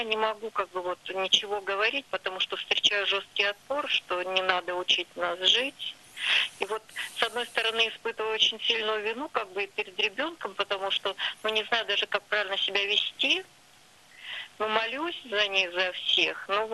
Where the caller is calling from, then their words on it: Saint Petersburg, Russia; из Санкт-Петербурга.